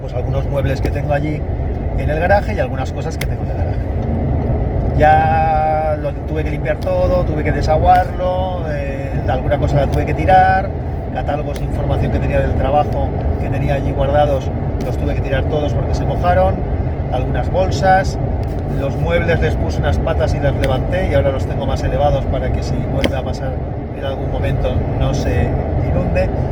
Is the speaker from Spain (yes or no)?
yes; Valencian Community, Spain; Si sigues este programa desde hace tiempo, sabrás que yo soy valenciano.